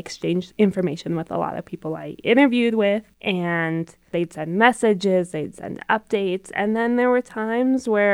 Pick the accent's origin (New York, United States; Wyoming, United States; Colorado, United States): Colorado, United States; You know, growing up in the Roaring Fork Valley, obviously immigration is a really important issue here.